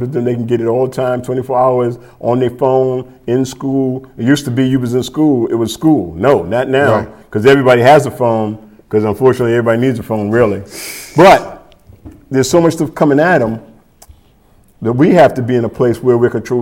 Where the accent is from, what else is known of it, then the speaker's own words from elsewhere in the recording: New York, United States; When it moved from, because, you know, I'm from New York, so rap was, the elevation, the change of rap.